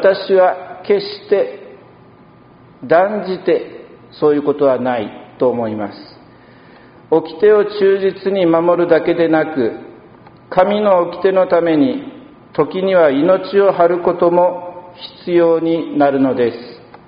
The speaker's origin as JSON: {"language": "Japanese", "town": "Tainoura", "region": "Nagasaki", "country": "Japan", "tie": "born or raised there", "said": "検診を受けてから故郷の滞納羅のレンガの教会、青佐ヶ浦の教会を見に行った時、あっと思ったのです。"}